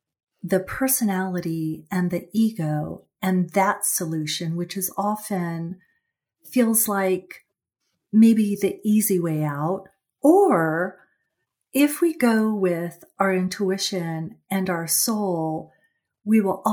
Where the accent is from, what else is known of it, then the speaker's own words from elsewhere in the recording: Los Angeles, California, United States; also born or lived in San Francisco area; I studied at a women's college in California. I was raised in Los Angeles, and then I went to school in the San Francisco area.